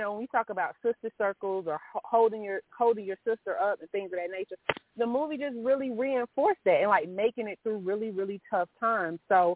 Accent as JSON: {"language": "English", "town": "Atlanta", "region": "Georgia", "country": "United States", "tie": "born or raised there", "said": "I grew up here in Atlanta in a very kind of close-knit culture, race first, if you will, community."}